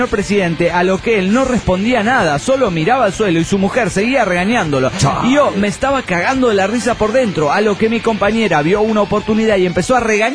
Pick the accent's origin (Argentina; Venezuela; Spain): Venezuela; Valencia, Carabobo; de Valencia, Venezuela.